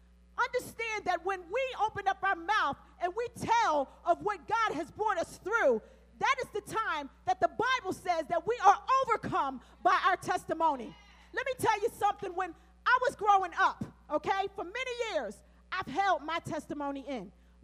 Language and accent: English; Pennsylvania, United States; I grew up in Bartram Village